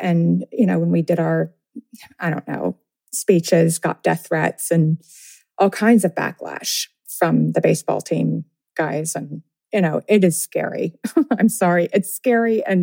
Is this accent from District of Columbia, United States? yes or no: no; Tennessee, United States; in my home state of Tennessee, they're passing laws that if you teach that slavery is bad, you can be fired from state universities.